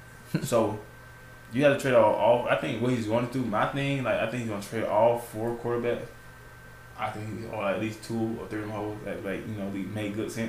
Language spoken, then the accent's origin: English; Georgia, United States; Like, you understand, we're from Georgia.